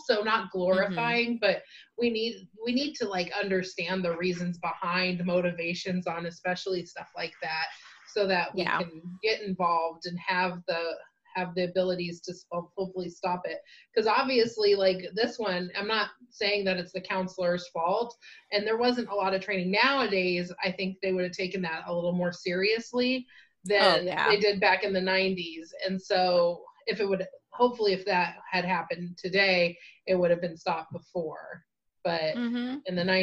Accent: Nebraska, United States; I'm from Nebraska, and that's the way we do it.

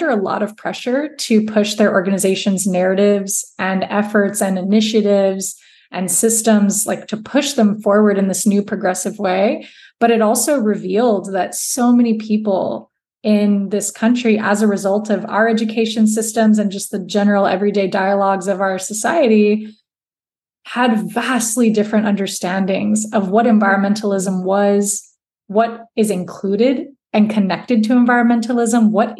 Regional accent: Texas, United States; I use she, her pronouns. I am a Latina. I am a Texan.

